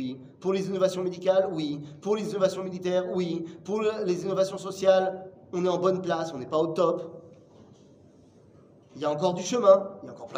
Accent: Israel; moi j'ai pas honte de dire que je viens d'Israël

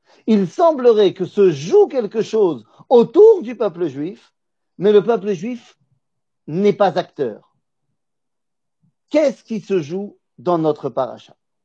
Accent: Metz, Grand Est, France; Bon, moi, je connais pas très bien Paris, je viens pas de là-bas, je viens de Metz, a priori, donc bon.

